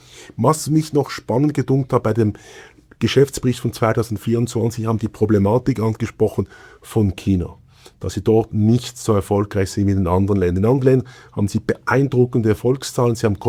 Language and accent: German; Basel, Basel-Stadt, Switzerland; Jetzt habe ich eine dumme Frage als Basler.